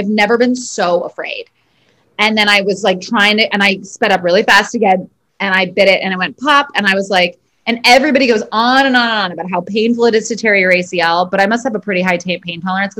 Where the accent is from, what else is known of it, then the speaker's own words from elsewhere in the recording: Brooklyn, New York, United States; I am a Brooklyn girl.